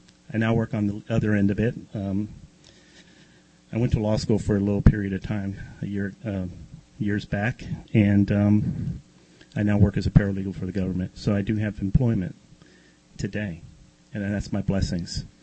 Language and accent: English; New York, United States; I'm from New York. I didn't have any friends here.